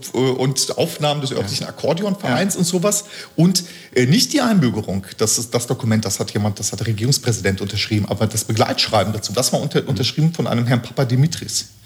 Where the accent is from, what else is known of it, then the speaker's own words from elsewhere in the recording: Flörsheim am Main, Hesse, Germany; ich habe dann sofort den deutschen Pass beantragt und habe in Flörsheim am Main, meine Heimatgemeinde, war ich dann der Erste, der nachträglich eingebürgert wurde.